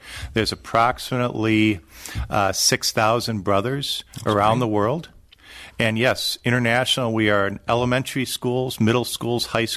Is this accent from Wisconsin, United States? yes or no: yes; Wisconsin, United States; And I grew up in Wisconsin